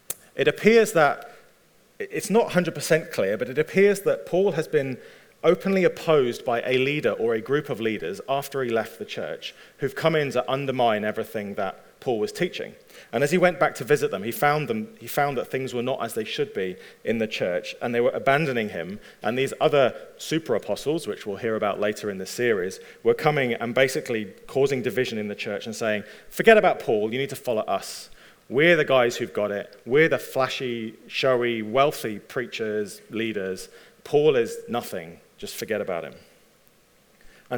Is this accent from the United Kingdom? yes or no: yes; England, United Kingdom; So I still don't know, but I am English. My wife is Welsh, which you must understand is very different.